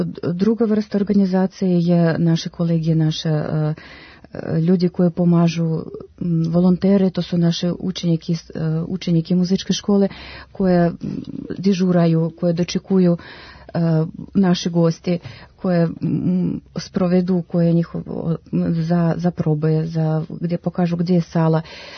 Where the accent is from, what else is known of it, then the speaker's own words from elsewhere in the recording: Russia; Croatian is a second language; Ko što po naglasku čujete, ja sam Ruskinja koja je studirala u Adijski državni konzervatorijom.